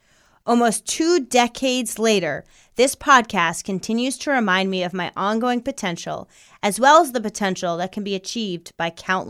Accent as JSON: {"language": "English", "region": "New York", "country": "United States", "said": "I'm from New York. I'm very direct."}